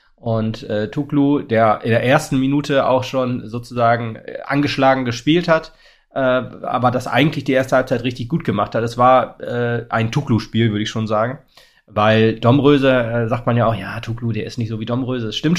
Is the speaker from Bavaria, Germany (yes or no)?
no; Oldenburg, Lower Saxony, Germany; das kann ich als Oldenburger schon irgendwie verstehen